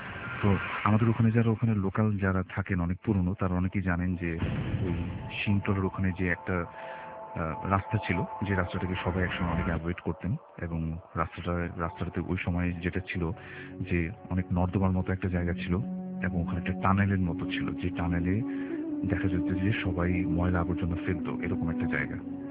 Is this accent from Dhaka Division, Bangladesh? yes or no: yes; Dhaka, Dhaka Division, Bangladesh; পুরান ঢাকা থেকে এসেছি।